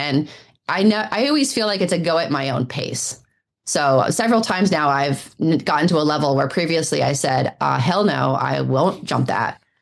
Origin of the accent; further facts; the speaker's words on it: Oakland, California, United States; now in Virginia, United States; I did. I'm from Northern California, from Oakland, California.